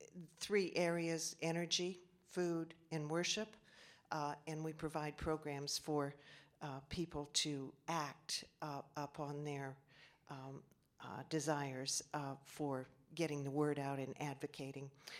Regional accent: North Carolina, United States; you can tell I'm from North Carolina

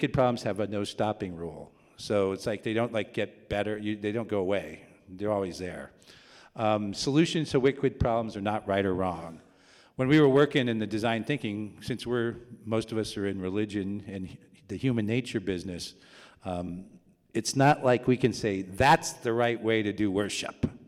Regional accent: California, United States; Now, I'm a Californian

